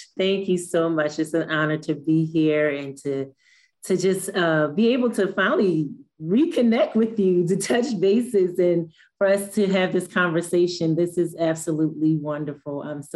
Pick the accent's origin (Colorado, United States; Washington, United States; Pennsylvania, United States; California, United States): Pennsylvania, United States; Philadelphia; That experience was extremely challenging